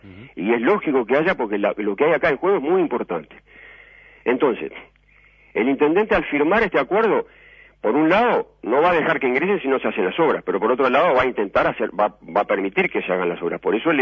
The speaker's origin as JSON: {"language": "Spanish", "country": "Uruguay", "said": "acá el tema es un problema nacional del cual yo como ciudadano uruguayo no puedo estar exento."}